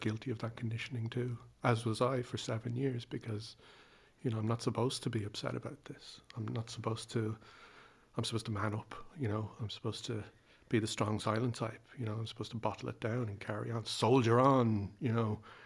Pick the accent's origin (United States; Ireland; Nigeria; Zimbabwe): Ireland; I mean, I only speak as an Irish person because I'm Irish.